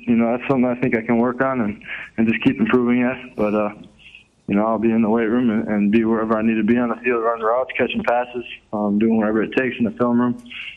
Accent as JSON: {"language": "English", "town": "Wautoma", "region": "Wisconsin", "country": "United States", "tie": "born or raised there", "said": "I was just at my hometown in Wautoma."}